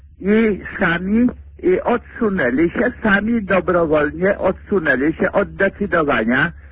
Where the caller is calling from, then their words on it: Warsaw, Masovian Voivodeship, Poland; Jestem z Warszawy.